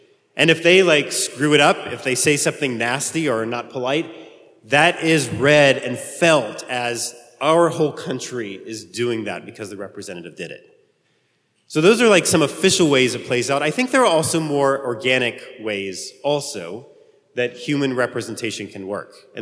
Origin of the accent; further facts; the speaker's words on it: Illinois, United States; I'm from Illinois, and I'm sorry.